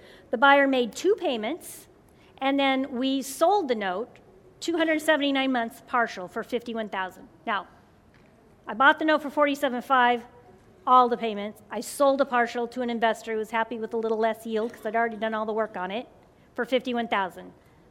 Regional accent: Washington, United States; He was from Wisconsin, I was from Washington State.

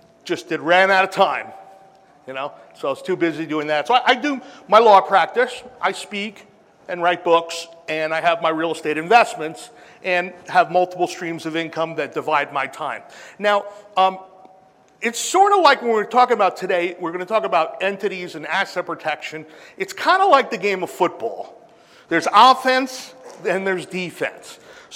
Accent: New York City, New York, United States; now in Denver, United States; So I'm originally from New York City, moved to Denver in 93, which is my home.

